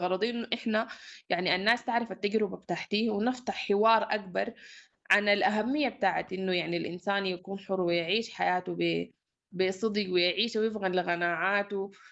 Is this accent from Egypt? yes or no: no; Omdurman, Khartoum, Sudan; born there; من مواليد أم درمان.